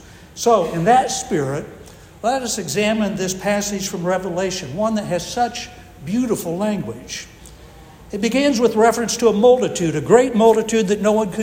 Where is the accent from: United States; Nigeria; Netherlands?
United States; Indiana; The setting was my hometown church in Indiana. The year was 1968, nearly 60 years ago.